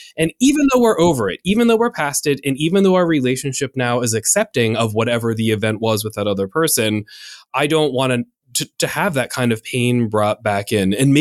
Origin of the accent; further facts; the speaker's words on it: United States; I'm an American, I grew up in the United States